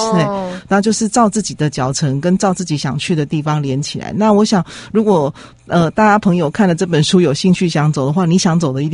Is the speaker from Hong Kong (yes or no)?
no; Yunlin County, Taiwan; 因为我小时候在中部成长，在云林成长